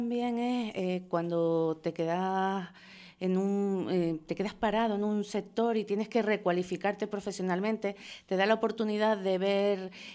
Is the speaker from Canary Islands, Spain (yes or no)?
yes; Santa Cruz de Tenerife, Canary Islands, Spain; Y que sepas que yo soy de Santa Cruz, no soy de nadie.